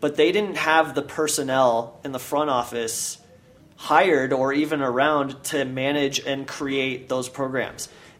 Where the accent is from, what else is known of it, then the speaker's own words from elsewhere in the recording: Dallas, Texas, United States; now in Colorado, United States; this is coming from Dallas, so I'm not from Colorado, and I moved out here in 2000